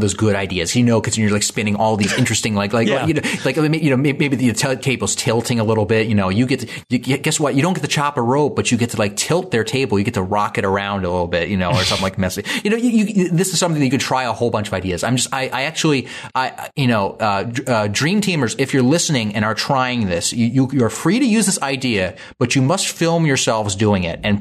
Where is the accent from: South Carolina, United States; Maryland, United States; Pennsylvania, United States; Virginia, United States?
Maryland, United States; Baltimore; I grew up in Baltimore, so this is a delicacy in the area.